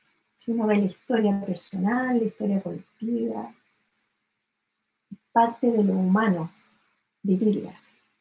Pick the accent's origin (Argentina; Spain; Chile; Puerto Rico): Chile; Boca de Rapel, O'Higgins; Yo en mi niñez, adolescencia, estuve en la Boca de Rapel por muchos años, cerca de Matanza, y ahí sí que hay viento.